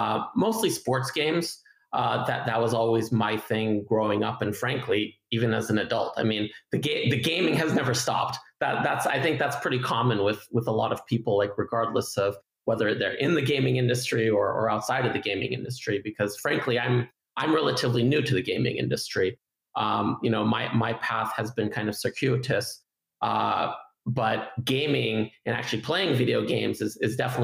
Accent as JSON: {"language": "English", "region": "California", "country": "United States", "tie": "born or raised there", "said": "I grew up in Southern California, and me, gaming was mostly just console with friends."}